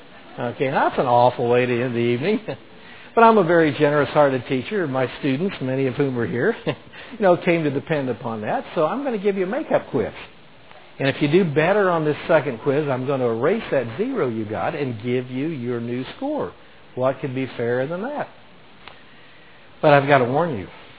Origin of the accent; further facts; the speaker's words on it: Florida, United States; as a child growing up in Florida, I had pet alligators.